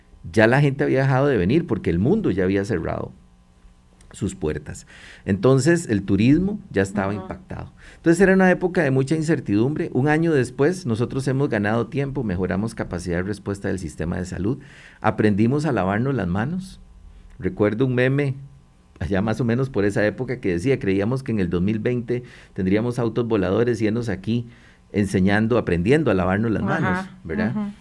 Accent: Costa Rica; Un año después nosotros podemos decir con mucho orgullo, como costarricenses

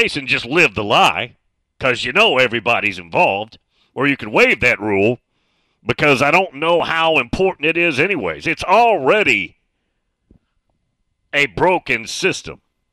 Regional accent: Southern US, United States; I'm from the South, so I've had the SEC in the pores of my skin forever, right?

